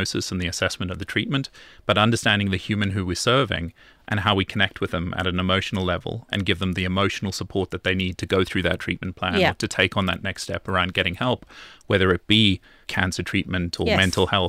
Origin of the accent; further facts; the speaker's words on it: South Africa; I am originally from South Africa, born and raised, so a proud South African.